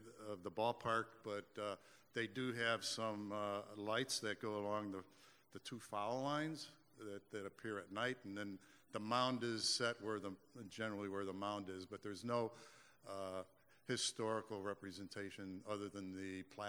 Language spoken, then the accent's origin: English; Chicago, Illinois, United States; born there; now in San Diego, United States; I was born in Chicago. I've never been to Lane Field, but I live here now